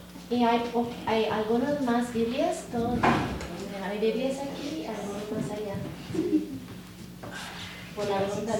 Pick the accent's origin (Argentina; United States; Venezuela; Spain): United States; Los Angeles, California; born there; yo nací en Los Ángeles, de descendencia de México y de Rusia